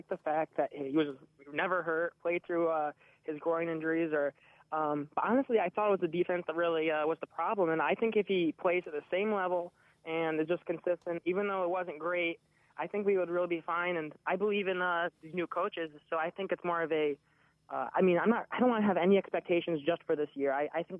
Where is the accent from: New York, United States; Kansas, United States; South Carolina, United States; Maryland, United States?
New York, United States; Rochester; now in Buffalo, United States; I'm from Rochester, but I've always had to work on weekends, never been able to go to games, but this year I got to live in Buffalo